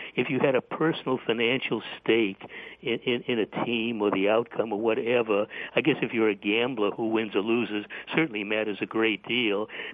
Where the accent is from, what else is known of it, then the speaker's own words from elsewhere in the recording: Boston, Massachusetts, United States; I grew up in Boston. I've never been in Foxborough.